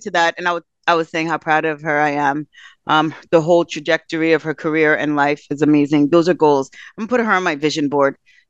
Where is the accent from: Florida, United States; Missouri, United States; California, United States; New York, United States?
New York, United States; we're from New York. We say sun